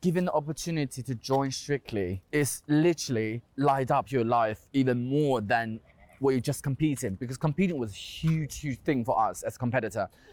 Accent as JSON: {"language": "English", "country": "China", "second_language": "English", "lives_now": "London, United Kingdom", "said": "I felt like China is my country. I'm proud to be Chinese. I loved everything in my country."}